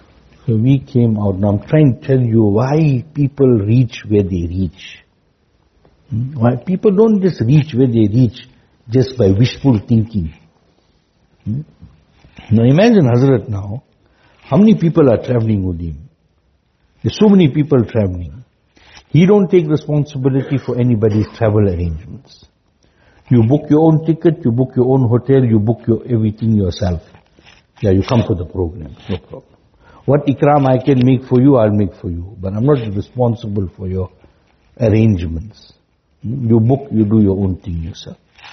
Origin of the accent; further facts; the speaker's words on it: South Africa; Now you think, oh, this fellow knows I'm from South Africa.